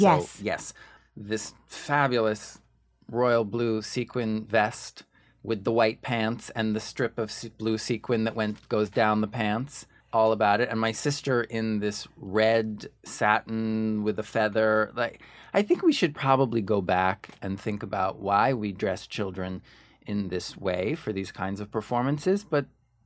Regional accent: Ridgewood, New Jersey, United States; also born or lived in New York City; And my parents and my sister lived in Saddle River, you're right. But then when I was born, we lived in Ridgewo

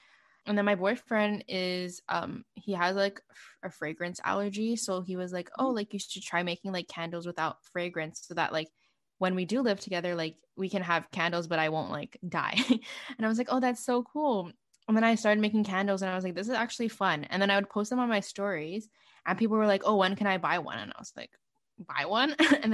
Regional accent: Canada; being Canadian

